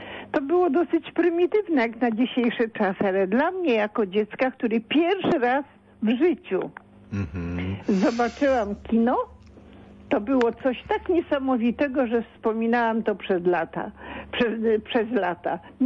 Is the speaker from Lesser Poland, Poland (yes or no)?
no; Masovian Voivodeship, Poland; pochodzę z niewielkiego miasta na Mazowszu.